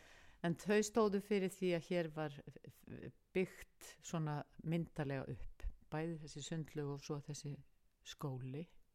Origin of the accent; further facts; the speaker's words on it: Kópavogur, Capital Region, Iceland; Nei, við erum Kópavogsbúar og við kynntumst upphaflega þegar ég var bara 15 ára sko.